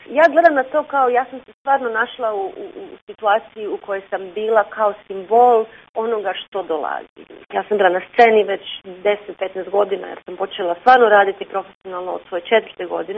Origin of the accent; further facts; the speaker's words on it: Zagreb, City of Zagreb, Croatia; also born or lived in New York / Los Angeles; now in Cincinnati, United States; Rođena sam u Zagrebu, školovala sam se u Zagrebu i u Njujorku i radila sam u Njujorku i Los Angelesu. Trenutno živim u Cincinnatiju